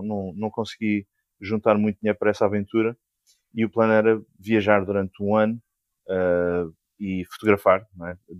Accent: Lisbon, Portugal; moved away as an adult; also born or lived in England; acho que tenho 42 ou 43 anos. E sou de Lisboa, originalmente, vivi lá durante 28 anos. Depois emigrei para a Inglaterra, estive lá durante 10 anos.

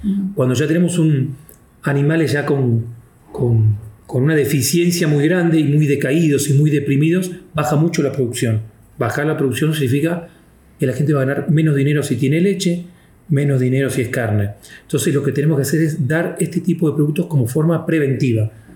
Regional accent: Argentina; Como buen argentino y amante del fútbol, yo hace 25 años vengo hablando

